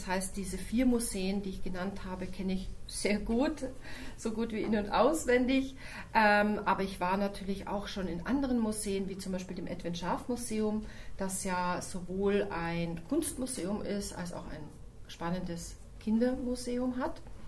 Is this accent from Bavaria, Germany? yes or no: yes; Regensburg, Bavaria, Germany; now in Ulm, Germany; Ich wohne tatsächlich schon immer in Ulm. Ich stamme aber aus Regensburg, aus Bayern und bin sozusagen Bayern ein bisschen treu geblieben.